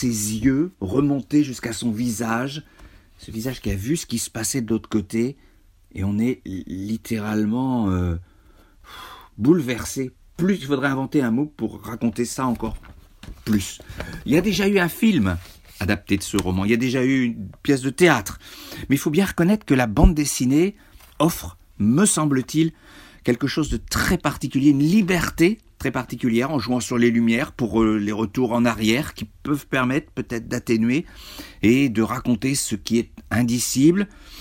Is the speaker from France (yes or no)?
yes; France; rien que chez nous, en France